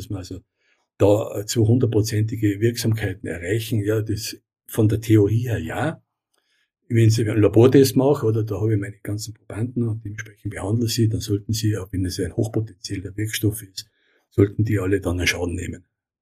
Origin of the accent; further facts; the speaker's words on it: Tyrol, Austria; das ist der schneereichste Ort von Österreich, wenn wir wissen, Hochfilzen auf Fieberbrunn, St. Jan und so weiter, da komme ich her aus der Gegend